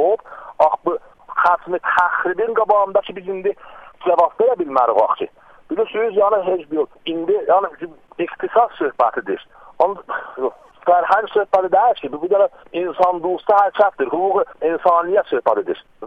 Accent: Tabriz, East Azerbaijan, Iran; Səhər çağım yağış altından mən qutulub gəlmişəm Təbrizliyəm indi mən.

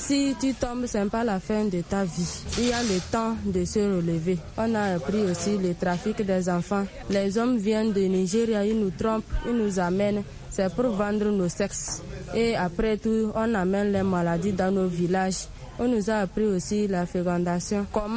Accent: Burukou, Kara, Togo; Je viens de Burukou, dans la préfecture de Doufelgo.

